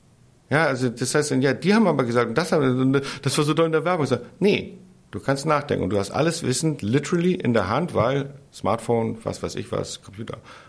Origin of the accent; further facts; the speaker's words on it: Berlin, Germany; Ich würde mir als Berliner